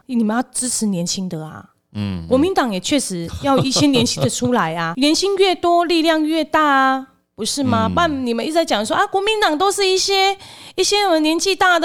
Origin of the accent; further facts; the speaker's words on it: Taiwan; 请问一下钱把大陆的钱拿来台湾消费给我们台湾人赚，这样叫卖台吗？